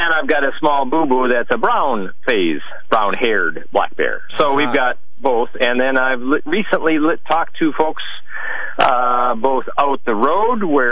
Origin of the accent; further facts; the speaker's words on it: Midwest, United States; But I mean, growing up in the Midwest where we had white-tail deer, an 8-foot fence was just barely adequate to keep them out